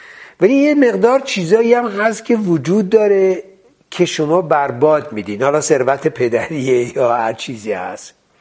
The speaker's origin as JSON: {"language": "Persian", "country": "France", "tie": "born or raised there", "said": "فرانسه برای من خیلی مهمه، به دلیل اینکه من دوره بچگیم اونجا بودم، خیلی از مسائل فرهنگیشون تو من رخنه کرده، میدونین، یعنی من گوشت و پوست و استخونم ایرانیه"}